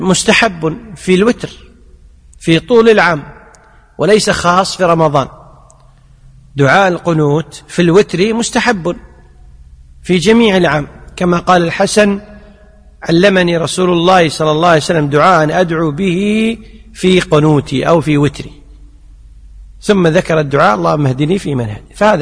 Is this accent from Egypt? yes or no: no; Kuwait; في الكويت عندنا ما يوجد هذا، لكن في السعودية موجود هذا، في الكويت عندنا؟ ما عندنا في الكويت